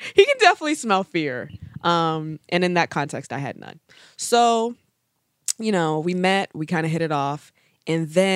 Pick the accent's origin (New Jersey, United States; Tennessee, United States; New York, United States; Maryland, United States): Maryland, United States; Baltimore; I'm from Baltimore, relatively bougie.